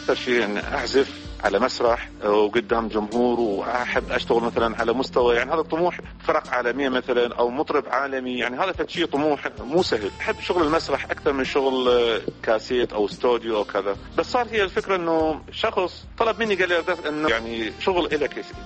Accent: Iraq; أنا كعراقي بلدي أولى

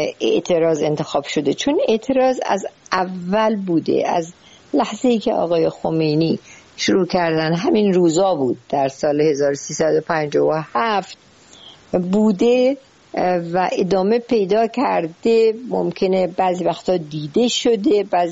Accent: Ahvaz, Khuzestan, Iran; also born or lived in Tehran; و در جنوب ایران در شهرستان اهواز به دنیا اومدم، در اونجا دیپلم گرفتم و بعد به تهران رفتم، در تهران وارد دانشگاه شدم و بعد وکیل دادگستری شدم

